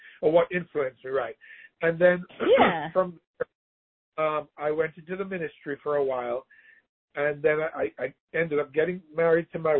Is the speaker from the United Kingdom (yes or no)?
no; Kingston, Jamaica; then settled in Kingston. So that's kind of, and that's where I grew up. I grew up in Kingston, born and grew up in Kingston.